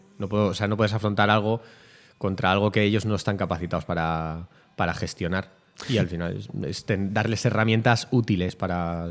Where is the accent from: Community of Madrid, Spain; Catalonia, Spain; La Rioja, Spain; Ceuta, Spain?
Community of Madrid, Spain; Madrid; born there; mi padre gallego, mi madre cántabra, o sea, la gente del norte es una gente muy potente, aunque yo nací aquí en Madrid, pero sé que traigo de por ahí esas raíces.